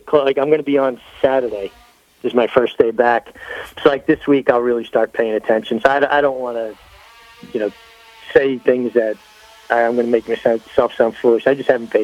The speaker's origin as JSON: {"language": "English", "town": "Brooklyn", "region": "New York", "country": "United States", "tie": "born or raised there", "said": "growing up in Brooklyn, you didn't think Kentucky Derby. You thought Toboggan, Gravesend. Those are the races that I grew up"}